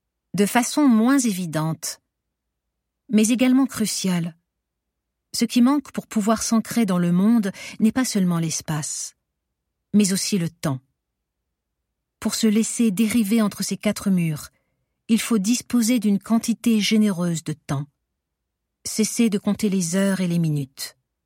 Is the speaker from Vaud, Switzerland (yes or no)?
no; Geneva, Switzerland; born there; Squat, Genève 2002-2012, qui rendait compte de l'histoire particulièrement riche des squats dans ma ville natale